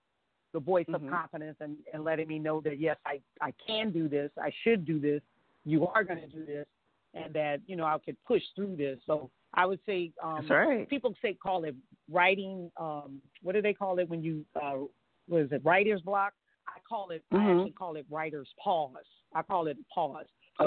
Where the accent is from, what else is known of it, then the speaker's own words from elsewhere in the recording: New Orleans, Louisiana, United States; I'm from New Orleans, born and raised in New Orleans.